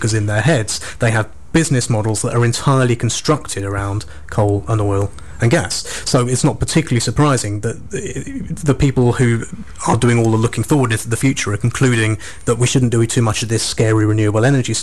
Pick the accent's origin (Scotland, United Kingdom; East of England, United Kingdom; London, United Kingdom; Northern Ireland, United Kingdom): London, United Kingdom; I'm from London originally, and I lived there for a while